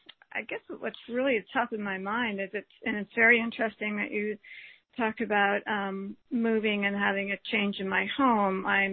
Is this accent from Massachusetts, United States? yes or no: yes; Springfield, Massachusetts, United States; born there; Springfield, Western Mass.